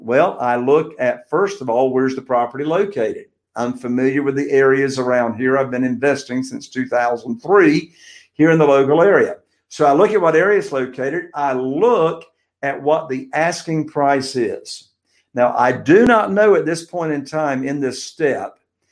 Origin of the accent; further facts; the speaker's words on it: Newport, North Carolina, United States; right here in Eastern North Carolina, in my hometown, Newport, zip code 28570